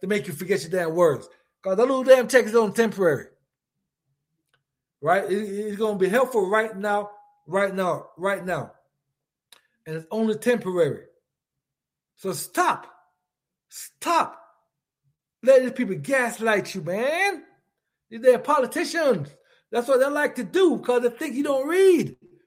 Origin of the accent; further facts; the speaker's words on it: United States; Because I know that we, as the American people, the voter, right?